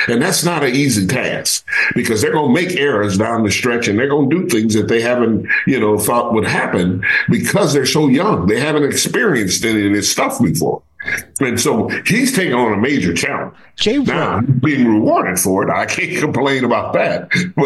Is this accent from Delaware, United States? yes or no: no; Michigan, United States; So Campy and I, we really go way back, and I'm from Michigan.